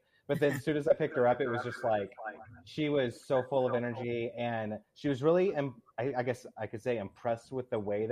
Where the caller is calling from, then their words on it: Murrieta, California, United States; Yeah, I'm like an hour south of L.A. proper. Okay. I'm in Murrieta.